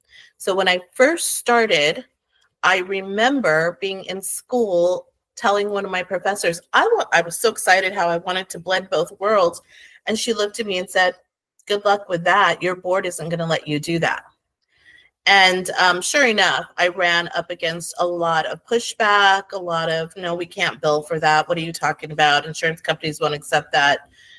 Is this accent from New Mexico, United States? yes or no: yes; New Mexico, United States; moved away; I live in Phoenix, Arizona. I'm originally from New Mexico, and I've lived in Arizona now for about 20 plus years. I came to school out here.